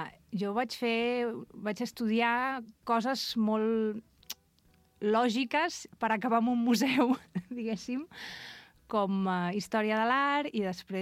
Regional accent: Barcelona, Catalonia, Spain; now in Vilafranca, Spain; jo en principi pensava fer exercir la meva professió a Barcelona, que és la ciutat d'on soc, no?

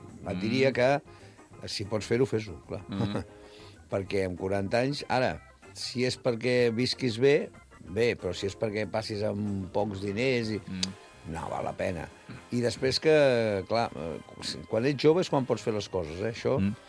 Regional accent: Sant Quintí de Mediona, Catalonia, Spain; jo vaig aprendre aquesta paraula aquí, quan era petit a Sant Quintí.

